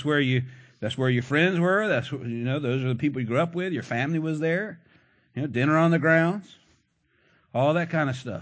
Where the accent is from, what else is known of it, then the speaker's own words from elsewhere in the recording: United States; And listen to me, I'm an American. I believe in free speech and free religion.